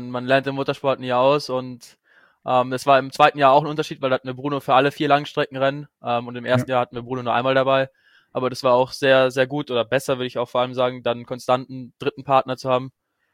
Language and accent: German; Bavaria, Germany; ich komme aus dem Herzen Bayerns zwischen Ingolstadt und München